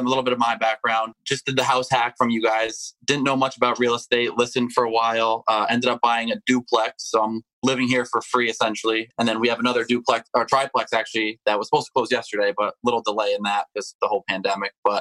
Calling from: Connecticut, United States; Calling from Connecticut.

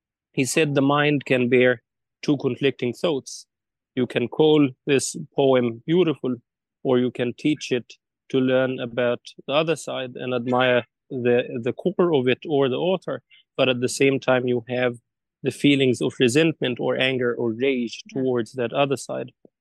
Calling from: Cairo, Cairo Governorate, Egypt; So I'm basically joining from Cairo.

